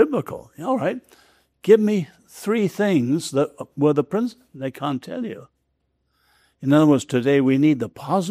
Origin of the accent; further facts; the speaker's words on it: England, United Kingdom; I feel strongly about it as an Englishman, because in England, it was the last cause.